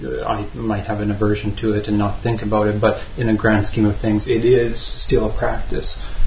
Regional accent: Canada; Just very quickly, I'm traveling through here. I'm from Canada

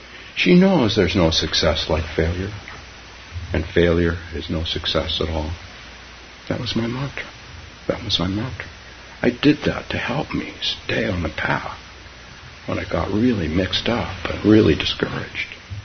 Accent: San Francisco, California, United States; My home, San Francisco, Palo Alto. That's still my home. I've been gone for 45 years, still my home.

